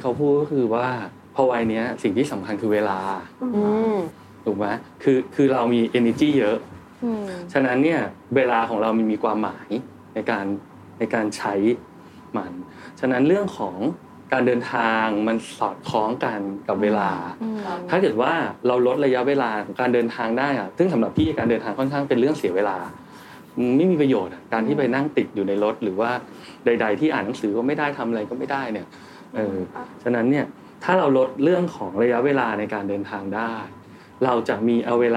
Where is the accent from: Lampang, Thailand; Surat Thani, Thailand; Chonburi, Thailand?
Chonburi, Thailand; moved away; also born or lived in Bangkok; พี่บ้านพี่อยู่ชลบุรีก็เข้ามาเรียนพออยู่จุฬาแล้วประมาณสักปี2ก็มาอยู่คอนโดใกล้ๆแล้ว